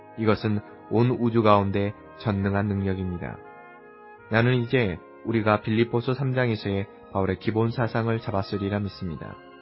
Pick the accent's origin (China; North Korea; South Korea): China; 때때로 내가 여행할 때 사람들은 나에게 어디 출신인가를 묻습니다. 나는 그들에게 중국에서 왔다고 말하기는 하지만 나는 하늘에서 왔고 나의 시민권은 하늘에 있다고 말하기를 더 좋아합니다.